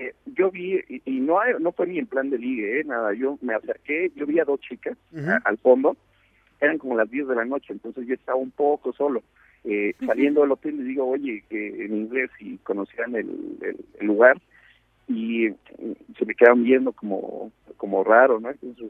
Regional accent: Mexico; son muy tranquilos los rusos, no son como los argentinos, los mexicanos, que estamos de fiesta todo el tiempo.

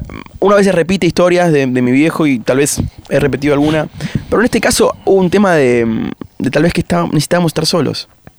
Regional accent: Argentina; yo soy un argentino común, promedio, estoy en mi casa viendo el partido

